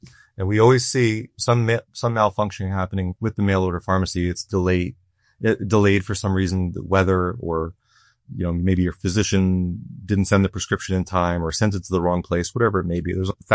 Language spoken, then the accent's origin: English; Liberty, New York, United States; I was born and raised in Liberty. I grew up here. And it's home. I've got roots here. My family's been here for generations.